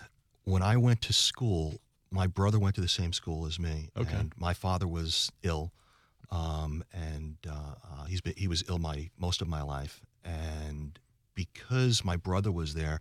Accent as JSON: {"language": "English", "region": "New York", "country": "United States", "tie": "born or raised there", "also_born_or_lived": "New Jersey", "lives_now": "Florida, United States", "said": "So I'm originally from New York. I born and raised there, and I jumped very quickly to raise our children in New Jersey."}